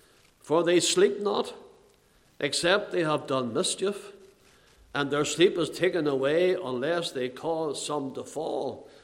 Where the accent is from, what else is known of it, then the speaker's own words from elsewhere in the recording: Belfast, Northern Ireland, United Kingdom; Where I was brought up in Belfast